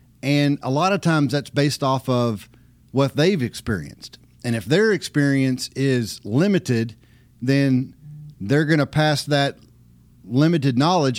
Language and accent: English; Texas, United States; I'm from East Texas, okay? And I'm about as redneck as you can get as far as hunting goes. I'm just a good old backwoods boy.